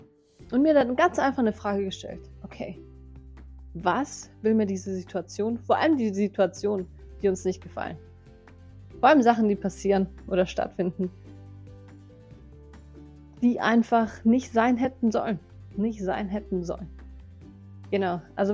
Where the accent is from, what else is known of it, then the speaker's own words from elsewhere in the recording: Greece; Ich komme ursprünglich aus Griechenland. Und jetzt bin ich wieder back